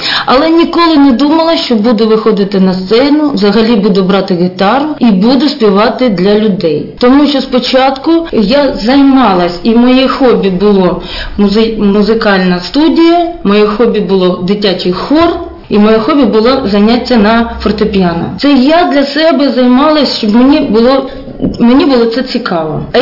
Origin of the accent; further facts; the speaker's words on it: Hrebinka, Poltava Oblast, Ukraine; Так, да, тому що це моє рідне місто.